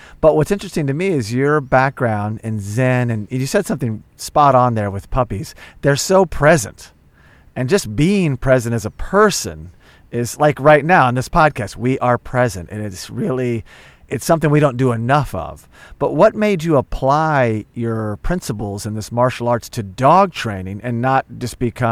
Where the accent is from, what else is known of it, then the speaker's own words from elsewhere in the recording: Oklahoma, United States; I grew up in Oklahoma. I moved west. Then I moved east.